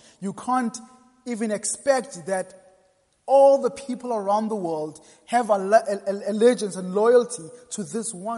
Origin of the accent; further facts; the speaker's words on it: South Africa; I come from South Africa, where there was a time where you could not mention certain names. And I remember when I was growing up